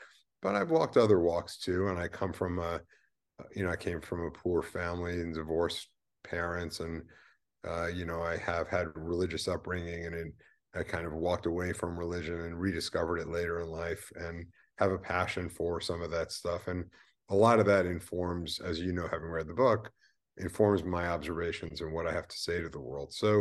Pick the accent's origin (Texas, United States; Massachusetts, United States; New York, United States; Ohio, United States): New York, United States; born there; I was born in 1961 in the Bronx in New York.